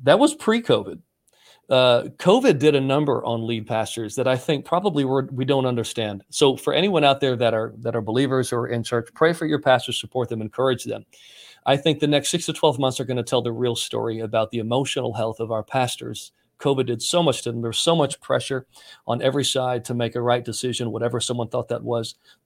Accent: Saginaw, Michigan, United States; So I grew up in Saginaw, Michigan. I had great parents.

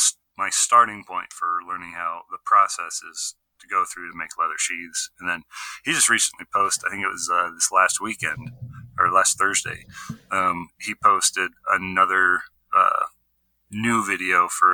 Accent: North Pole, Alaska, United States; I grew up in North Pole, Alaska. And there's in Fairbanks, they actually had a place where you could take a knife making class.

